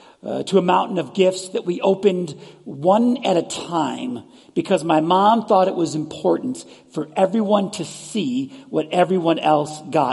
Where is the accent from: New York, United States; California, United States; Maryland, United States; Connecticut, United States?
New York, United States; Buffalo; I never was dreaming of a white Christmas because I grew up in Buffalo, and it was always a white Christmas.